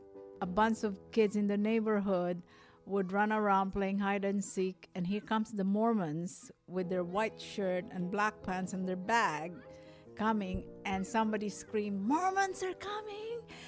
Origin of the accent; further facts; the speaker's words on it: Philippines; born there; English is a second language; I was born in the Philippines. We're 7 of us, 3 brothers and 4 sisters.